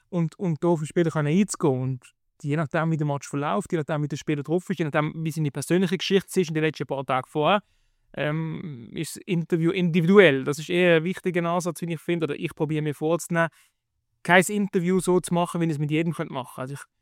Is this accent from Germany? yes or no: no; Basel, Basel-Stadt, Switzerland; accent: Basel dialect; Wegen meinem Dialekt fragen mich auch viele FCB. Ich habe mal im Nachwuchs gespielt vom FCB, das ist ja naheliegend, der Basler Dialekt polarisiert hat immer im Sport.